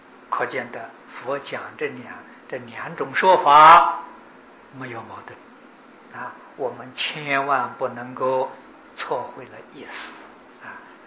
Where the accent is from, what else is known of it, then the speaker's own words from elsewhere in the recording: China; 我们中国人所谓的荣华富贵，你能够想多久呢？